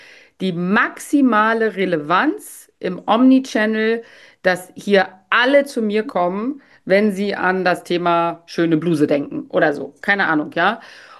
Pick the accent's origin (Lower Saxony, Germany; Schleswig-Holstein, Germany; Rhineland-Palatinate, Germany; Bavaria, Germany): Bavaria, Germany; Munich; Zum Bittl, ja, der ist ja wirklich bei uns in München absoluter, also jeder Münchnerin kennt den Bittl.